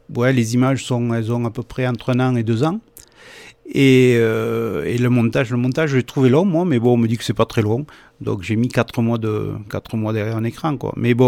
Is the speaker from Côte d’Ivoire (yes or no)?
no; Cervegaux, Occitanie, France; après, je suis natif du coin, hein, puisque je suis natif de Cervegaux.